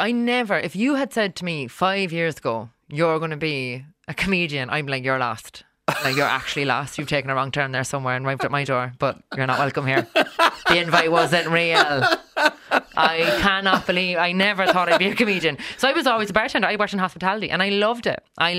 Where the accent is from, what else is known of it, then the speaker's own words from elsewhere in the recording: Ireland; I think, as an Irish person as well, to be yeah, like, and this is the part of my creative process.